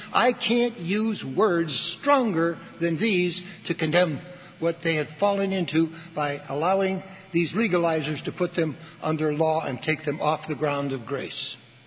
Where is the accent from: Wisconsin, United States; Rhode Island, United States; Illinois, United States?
Illinois, United States; Wilmette; I was raised in Wilmette. The Baha'i Temple is there in the harbor